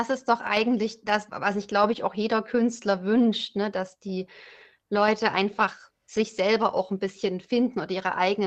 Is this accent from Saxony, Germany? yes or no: yes; Chemnitz, Saxony, Germany; Ich komme ursprünglich aus Chemnitz und da haben wir eben Nu, was einfach am Satzende als Bestätigung steht, so wie man in Norddeutschland vielleicht nech sagen würde.